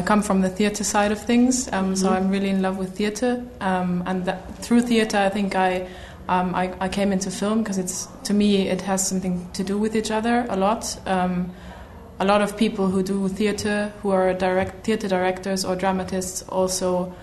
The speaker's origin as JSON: {"language": "English", "region": "Vienna", "country": "Austria", "said": "As I'm from Vienna, which is the capital of Austria"}